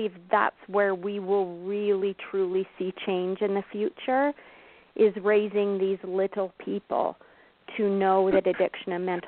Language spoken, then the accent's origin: English; Canada; We are from Canada